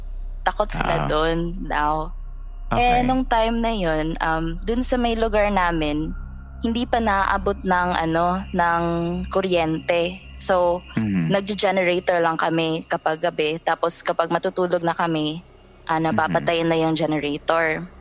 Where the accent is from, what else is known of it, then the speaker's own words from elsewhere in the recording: Eastern Visayas, Philippines; Yeah, it's from my childhood. Kasi nga, I grew up in Samar